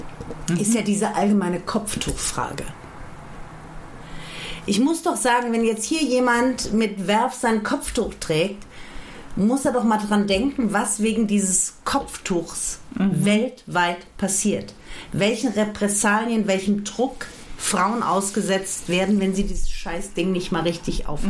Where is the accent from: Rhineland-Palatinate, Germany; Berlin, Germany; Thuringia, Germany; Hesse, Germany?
Hesse, Germany; Frankfurt; Ich bin ja keine Bayerin, ich bin ja Hessin. Mhm. Ich bin Frankfurter Mädchen